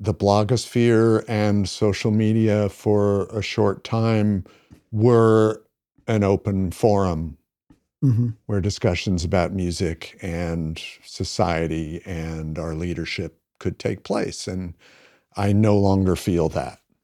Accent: United States; I'm an American, so there's always a certain amount of rugged American individualism involved.

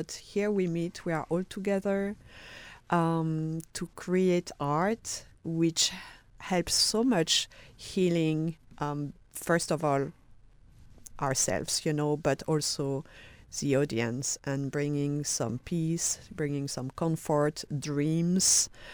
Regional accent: France; It reminds me a lot of where I grew up in France

